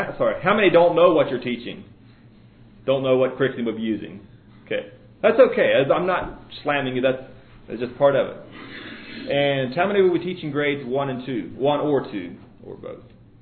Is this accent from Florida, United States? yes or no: no; Tennessee, United States; I grew up in Tennessee, where I was fortunate to attend only one school from kindergarten through high school.